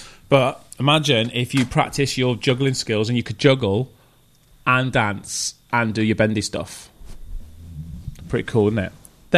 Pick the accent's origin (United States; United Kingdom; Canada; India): United Kingdom; Wales; Oh, we like Wales, because we're Welsh, aren't we?